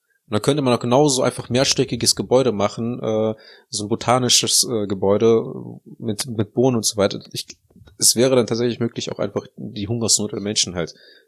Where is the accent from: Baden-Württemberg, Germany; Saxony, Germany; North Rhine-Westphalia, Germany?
North Rhine-Westphalia, Germany; Heinsberg; Ja, zum Beispiel da, wo ich herkomme, schon.